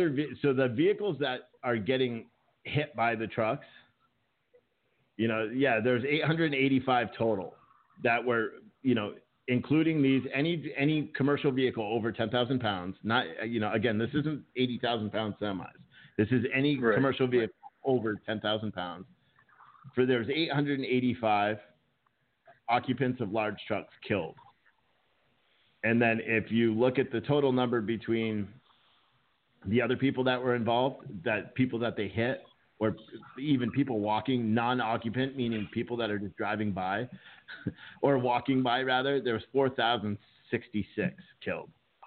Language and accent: English; New Jersey, United States; And I was from Jersey and I saw the trucks that were on the road there.